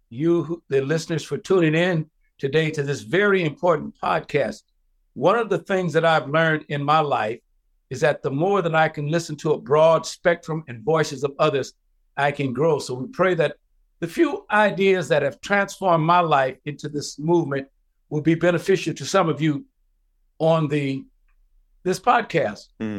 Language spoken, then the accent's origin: English; California, United States; also born or lived in Colorado; I was coming from Colorado, having been raised in California, but now I was in Tennessee.